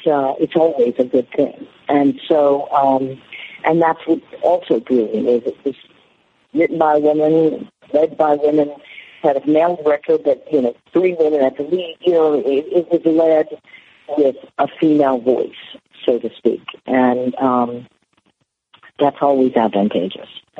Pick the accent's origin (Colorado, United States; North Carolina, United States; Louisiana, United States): Louisiana, United States; New Orleans; I grew up in Algiers. You know what I mean? I grew up in the suburbs.